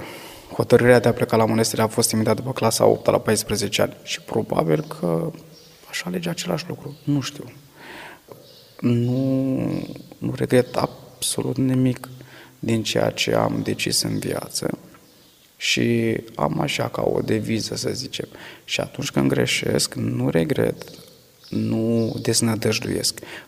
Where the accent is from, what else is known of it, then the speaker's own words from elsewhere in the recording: Bucovina, Romania; Eu sunt din partea Bucovinei, din câmpul moldovenesc. Aproape de oraș există o mănăstire, Sihăstriara Răului. Am mai mers pe acolo în copilărie